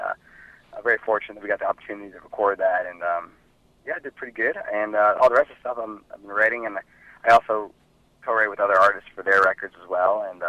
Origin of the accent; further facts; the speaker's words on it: Ontario, Canada; now in Nashville, United States; Yes, I'm Canadian. I'm from Ontario.